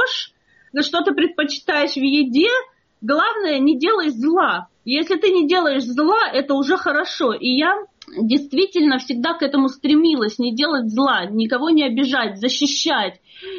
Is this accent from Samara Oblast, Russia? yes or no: no; Chechnya, Russia; мы из Чечни, и видели, поначалу я ведь была в платке, в длинных одеждах, и тут выяснялось, что я чеченка.